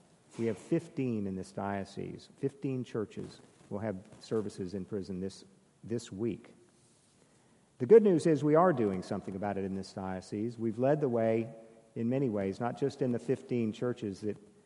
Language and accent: English; the South, United States; I was raised in the South in a tradition that hasn't figured out that they lost the Civil War yet